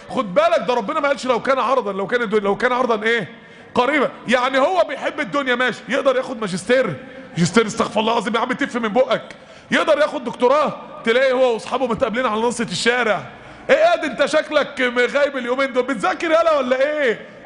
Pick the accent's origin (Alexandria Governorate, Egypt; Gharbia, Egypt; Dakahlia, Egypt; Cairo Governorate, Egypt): Dakahlia, Egypt; Mansoura; يعني انا اتحرم من ده عندنا في المنصورة